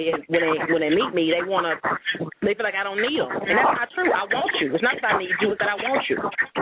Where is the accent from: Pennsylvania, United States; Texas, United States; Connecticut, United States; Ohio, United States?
Texas, United States; Dallas; born and raised in Dallas.